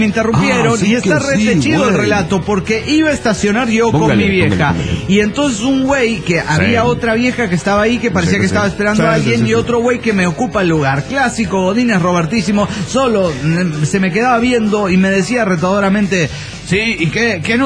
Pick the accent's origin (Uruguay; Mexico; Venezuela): Mexico; Comitán, Chiapas; de Comitán, Chiapas, México.